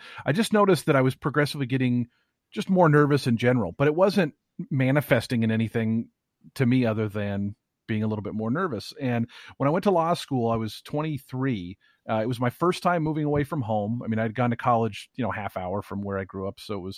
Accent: Seattle, Washington, United States; But yeah, I grew up in Seattle, lived here. I went to college up here at University of Washington.

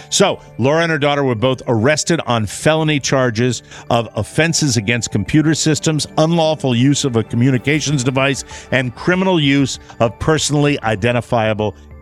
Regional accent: Florida, United States; And now a little something-something from my home state again, because every day it's Florida.

